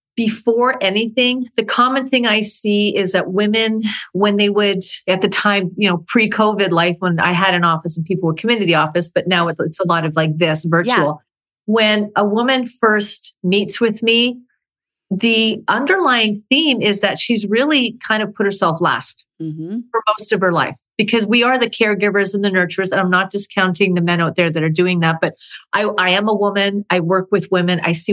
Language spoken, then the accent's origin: English; Canada; also born or lived in New Zealand; now in Tampa, United States; And I'm from Canada. So that's where it all started. And I lived in New Zealand for about 5 years. And now I'm living in beautiful Tampa, Florida.